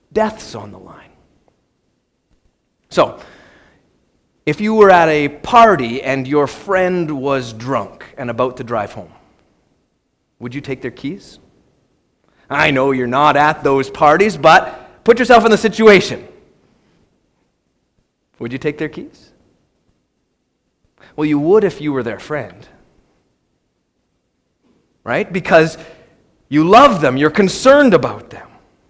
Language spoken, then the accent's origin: English; Canada; But James, we're Canadian. This is a problem, right? In Canada, the worst thing that you can do to a person is offend them.